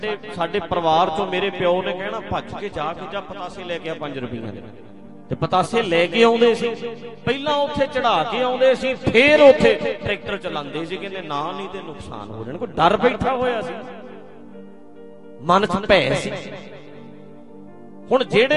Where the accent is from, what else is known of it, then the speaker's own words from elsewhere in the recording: Punjab, India; ਮੇਰਾ ਪਿੰਡ ਨਾਲ ਹੀ ਹੈ ਤੇ ਢੱਡਰੀਆਂ ਤੇ ਬਿਲਕੁਲ ਗੁਆਂਢ ਚ